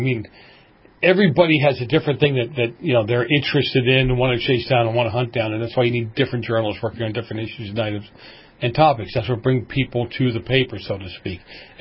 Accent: Boston, Massachusetts, United States; You know, I grew up in Boston, in a heavy Italian section of Boston.

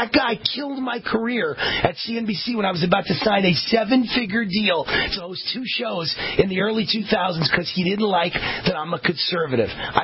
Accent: New York, United States; Listen, I grew up immersed in New York politics.

